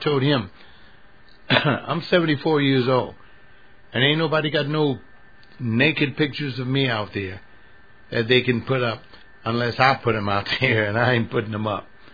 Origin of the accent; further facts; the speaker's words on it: United States; I'm an American. So since I'm an American, I'm a fleshly person.